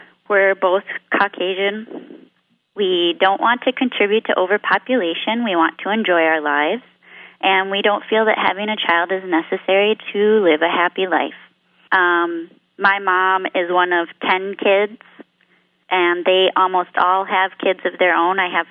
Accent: Washington, United States; I'm from Whatcom County in Washington State.

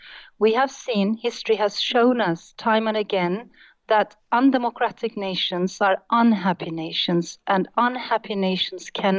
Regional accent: Turkey; For my generation and for generations of people growing up in Turkey, it was very clear that we saw ourselves as part of Europe

